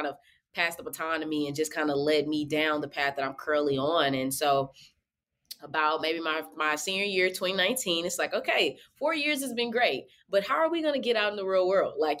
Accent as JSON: {"language": "English", "town": "St. Louis", "region": "Missouri", "country": "United States", "lives_now": "Kansas City, United States", "said": "I love when I see other St. Louis people. So I came to Kansas City actually to attend UMKC."}